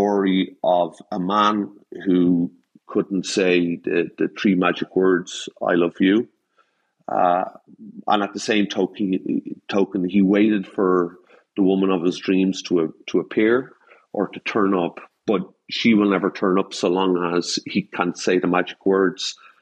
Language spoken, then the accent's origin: English; Ireland; I've got a different accent. I'm Irish